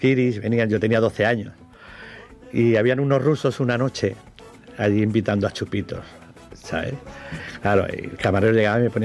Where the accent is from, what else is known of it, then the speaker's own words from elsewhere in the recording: Barcelona, Catalonia, Spain; now in Tossa de Mar, Spain; No, yo soy de Barcelona.